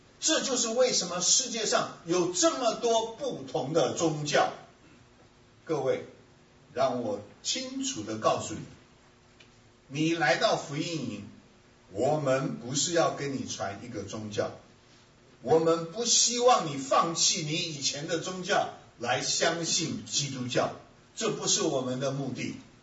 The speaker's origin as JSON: {"language": "Chinese", "country": "China", "said": "我们中国人比较诚实"}